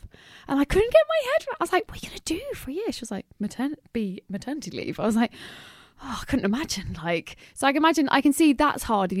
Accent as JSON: {"language": "English", "town": "High Barnet", "region": "London", "country": "United Kingdom", "tie": "born or raised there", "said": "because I grew up in High Barnet and some people get like, oh, that's not London."}